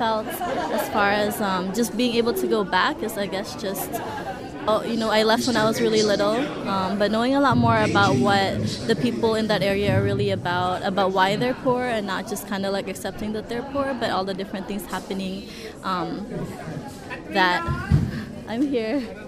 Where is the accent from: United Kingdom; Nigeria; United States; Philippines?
Philippines; Mindanao; born there; I was born in Mindanao